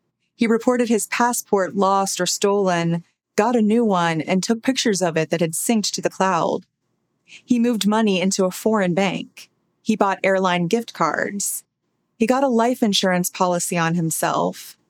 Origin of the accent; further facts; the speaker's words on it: Midwest, United States; now in New York City, United States; I'm a Midwesterner who now lives in New York City, putting my writing degree to use